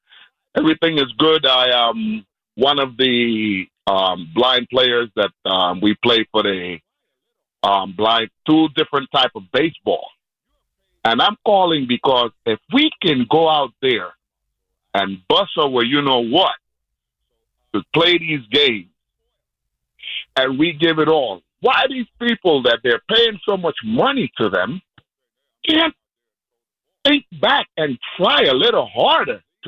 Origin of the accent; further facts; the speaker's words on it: Panama; And I'm from Panama, so I know.